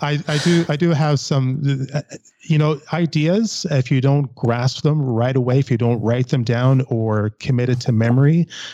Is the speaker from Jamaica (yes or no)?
yes; Jamaica; I'm from Jamaica, by the way.